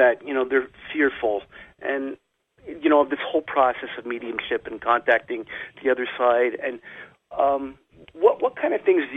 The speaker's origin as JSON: {"language": "English", "country": "Canada", "lives_now": "United States", "said": "people that know me like recognize my accent right away too, because I've been in the United States for about 20 years, but I do come from the Great White North."}